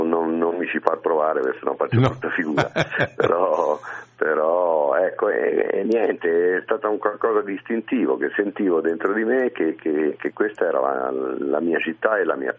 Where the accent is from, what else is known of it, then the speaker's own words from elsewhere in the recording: Turin, Piedmont, Italy; also born or lived in Rome; nella mia città, quella che consideravo la mia città, anche se sono nato a Roma, ma io a Torino ci ho vissuto praticamente dall'età di 6 anni.